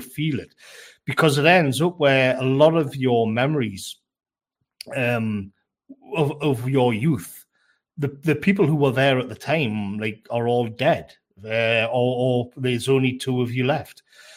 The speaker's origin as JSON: {"language": "English", "region": "North East England", "country": "United Kingdom", "tie": "born or raised there", "said": "when I was growing up in the North Tyneside, it was quite rough and tumble."}